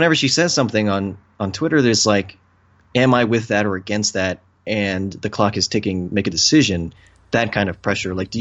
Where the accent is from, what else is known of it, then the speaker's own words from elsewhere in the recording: United States; that's one area that I, as an American, have no idea